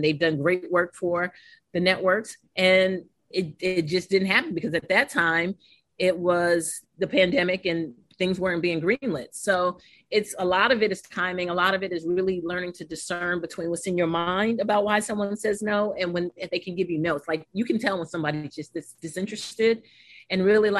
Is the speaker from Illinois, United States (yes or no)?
no; New York, United States; and reading is fundamental at St. Aloysius School growing up in Harlem, New York.